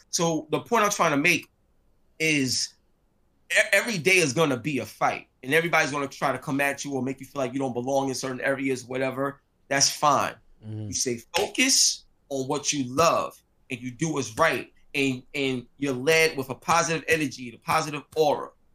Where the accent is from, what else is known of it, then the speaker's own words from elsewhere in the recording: New York, United States; I'm from the hood. I'm from East New York, Brooklyn. So, and, you know, when you grow up in the struggle